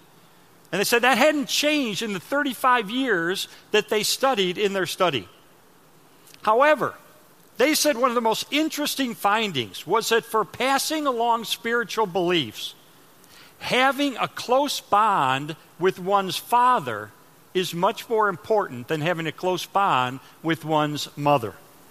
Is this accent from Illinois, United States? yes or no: yes; Chicago, Illinois, United States; now in Texas, United States; So anyway, I moved to Texas. I'm from Chicago. I don't know anything about Texas.